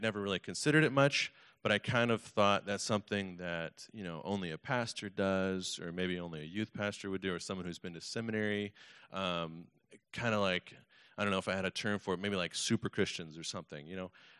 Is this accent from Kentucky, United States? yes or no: yes; Kentucky, United States; But first, let me share with you, I'm from Kentucky, so I love that you guys are going to Henderson.